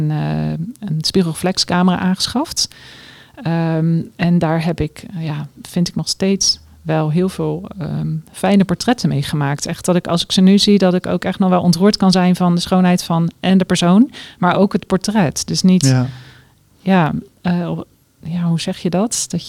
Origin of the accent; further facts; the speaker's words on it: Maassluis, South Holland, Netherlands; 47 jaar. En ik kom uit Maassluis.